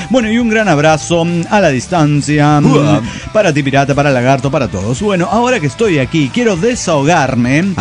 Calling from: Tulancingo, Hidalgo, Mexico; soy el zapatista de Tulancingo Hidalgo

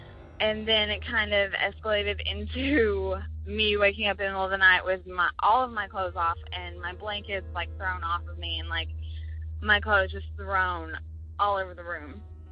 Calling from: Kentucky, United States; I'm calling from Kentucky.

